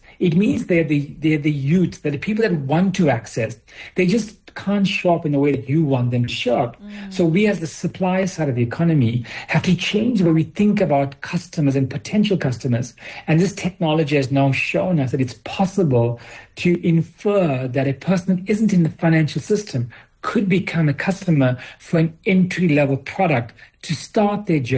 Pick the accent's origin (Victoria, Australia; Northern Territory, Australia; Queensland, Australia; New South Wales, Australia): New South Wales, Australia; Chatswood; So I grew up in Chatswood, and we grew up with streets that had numbers and not names.